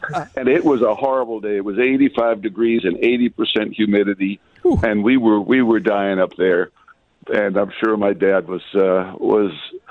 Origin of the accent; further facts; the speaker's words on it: Brooklyn, New York, United States; My childhood spots, you know, I grew up in Brooklyn, and it's, you know, it's kind of a hassle to get there.